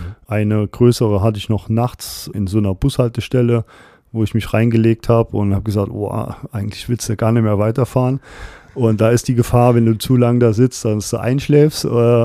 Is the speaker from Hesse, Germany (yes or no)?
no; Trier, Rhineland-Palatinate, Germany; mein Heimatort, also Trier.